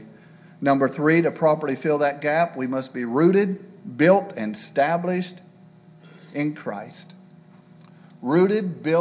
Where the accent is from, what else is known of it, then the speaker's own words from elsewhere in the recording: Ohio, United States; also born or lived in Tanzania; I mentioned I was raised in Ohio and Tanzania.